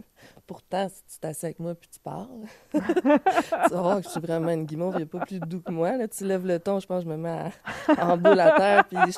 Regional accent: Montreal, Quebec, Canada; je viens pas nécessairement de la Malbaie, même si ma mère vient native de la Malbaie. Moi, je viens de Montréal, la rive nord de Montréal.

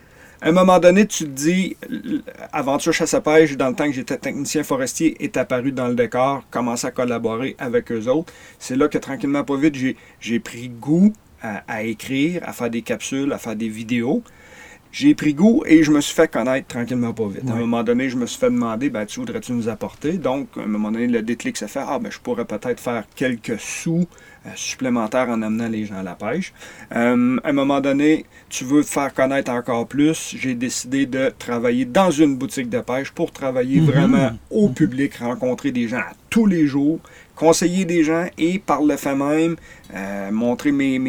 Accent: Palmarolle, Quebec, Canada; je suis natif du village de Palmarol en Abitibi-Ouest, en Abitibi-Témiscamingue, Abitibi-Ouest, la rivière d'Agenais qui passe au travers du village.

